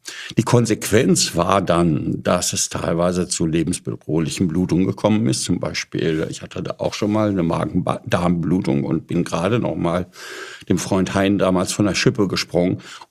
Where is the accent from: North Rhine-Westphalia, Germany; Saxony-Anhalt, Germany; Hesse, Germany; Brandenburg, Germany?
North Rhine-Westphalia, Germany; Paderborn; Also ich bin in Paderborn aufgewachsen.